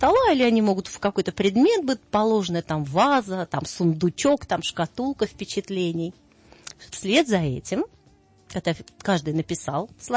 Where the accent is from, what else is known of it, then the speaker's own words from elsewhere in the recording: Russia; мы вернулись из Грузии на родину, в Россию